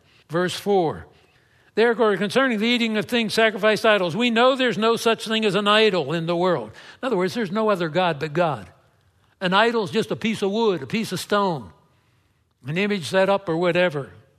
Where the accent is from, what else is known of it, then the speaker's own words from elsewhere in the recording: East Coast, United States; When we came here from the East Coast, I came out of a conservative background, and we didn't dance.